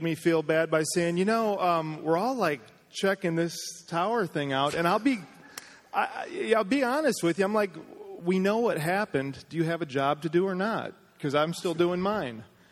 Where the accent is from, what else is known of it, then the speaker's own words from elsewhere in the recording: United States; And so I was kind of offended, like, of course, I'm American.